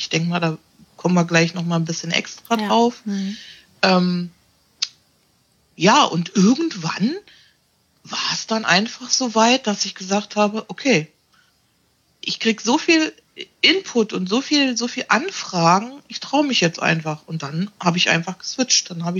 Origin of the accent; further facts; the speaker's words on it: Berlin, Germany; Ich muss immer überlegen, wie alt ich überhaupt bin. Ich bin 54. Ich komme aus Berlin